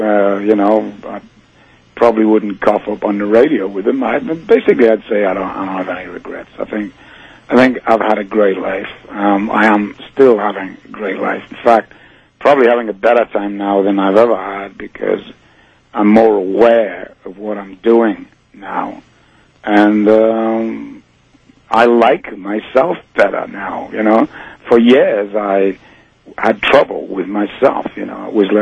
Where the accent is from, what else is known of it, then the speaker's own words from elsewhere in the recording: Newcastle, North East England, United Kingdom; It was a conglomeration of several bands that were playing in my hometown, Newcastle.